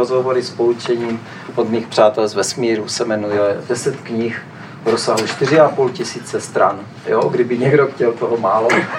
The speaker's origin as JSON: {"language": "Czech", "region": "Moravia", "country": "Czechia", "said": "u nás na Moravě se říká, to je o ničem."}